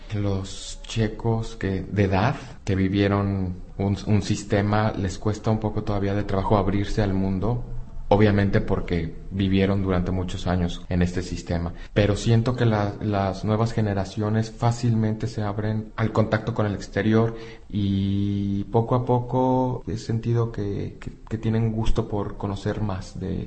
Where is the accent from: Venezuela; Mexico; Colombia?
Mexico; Mexico City; now in Prague, Czechia; Para mí, que vengo de la Ciudad de México, bueno, sigue siendo una ciudad segura, pequeña